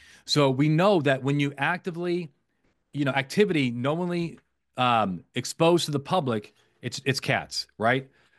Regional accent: Las Vegas, Nevada, United States; So my hometown is Las Vegas. Las Vegas has cameras on practically every street light.

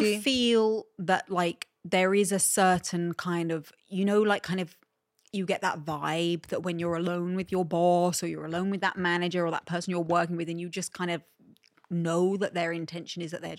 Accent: Malta; when I grew up in Malta, I did a lot of theatre stuff.

